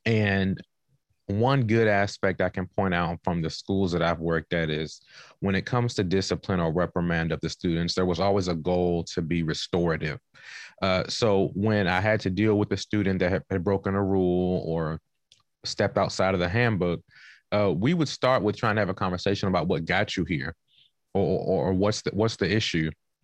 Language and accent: English; Washington, District of Columbia, United States; I am originally from Southeast Washington, D.C. I've had the opportunity to make my way across the country. So I was born in Washington, D.C., worked in North Carolina, Oklahoma, and then California.